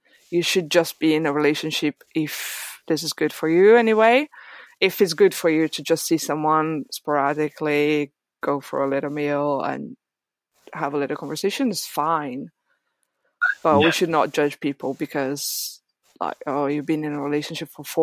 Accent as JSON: {"language": "English", "country": "Brazil", "second_language": "English", "lives_now": "London, United Kingdom", "said": "And when I moved to here, I literally moved without knowing anyone. And for some reason, I am from Brazil."}